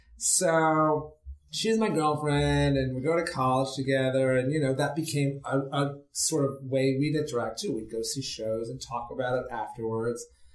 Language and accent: English; New York City, New York, United States; So I grew up in New York City. And my father loved theater.